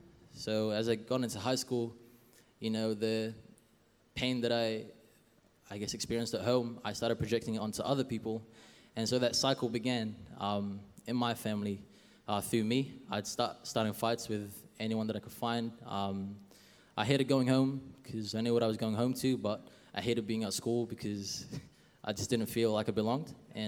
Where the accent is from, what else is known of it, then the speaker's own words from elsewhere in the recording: Quezon City, Metro Manila, Philippines; I am Filipino, for any Filipinos out there, mabuhay. So for me, I was born in Quezon City in Manila, Philippines. And I lived there with my grandma, all my cousins, and my uncle as well.